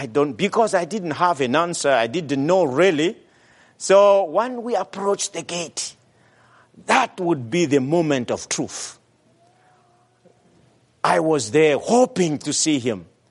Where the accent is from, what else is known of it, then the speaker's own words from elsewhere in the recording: Madagascar; So my part was to go to my home country, Madagascar, and be part of the year-end meetings there.